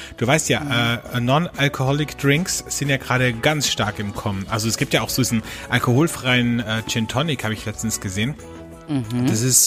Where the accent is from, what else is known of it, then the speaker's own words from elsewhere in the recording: Austria; Gatsch, wie man bei uns in Österreich sagt